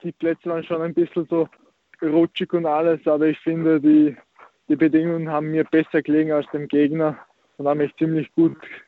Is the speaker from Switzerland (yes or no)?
no; Austria; now in Croatia; Ja, ich bin halt, meine Eltern sind aus Kroatien und so, ich bin in Österreich aufgewachsen. In Österreich bin ich in die Schule gegangen, alles.